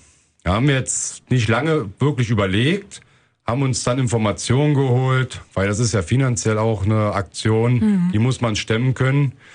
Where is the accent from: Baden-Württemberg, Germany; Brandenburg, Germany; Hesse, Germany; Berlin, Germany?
Berlin, Germany; Jetzt ist das als Berliner oder Ossi, sage ich mal, schwer, Kölsch zu lesen, zu schreiben, geschweige denn singen.